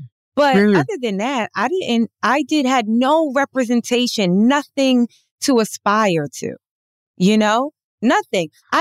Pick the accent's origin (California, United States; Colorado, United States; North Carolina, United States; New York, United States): New York, United States; New York City; But you know, I grew up in Harlem, which is like in New York, one of the Black Meccas.